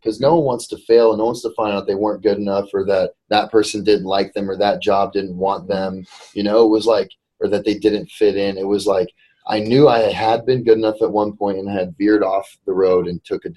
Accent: East Coast, United States; I don't know anybody on the West Coast because I grew up on the East Coast.

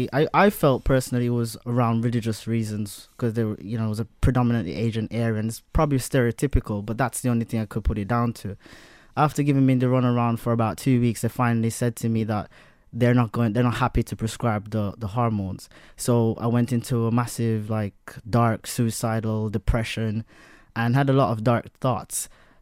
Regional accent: Jamaica; I had disconnection from family. I grew up in Jamaica.

